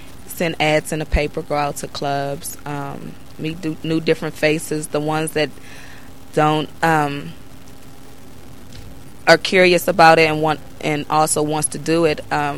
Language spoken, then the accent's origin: English; Washington, District of Columbia, United States; Well, I'm from Washington, D.C.